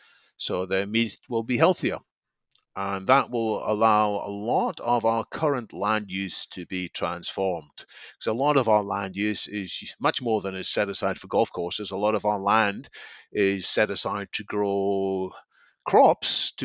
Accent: United Kingdom; I guess as a Brit, I should sing the praises of Rory McIlroy or Paul Casey

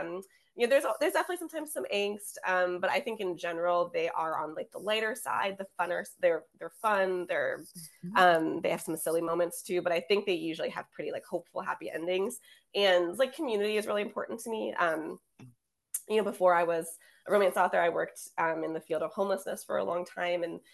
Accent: Philadelphia, Pennsylvania, United States; For folks who don't know me, I'm from Philly.

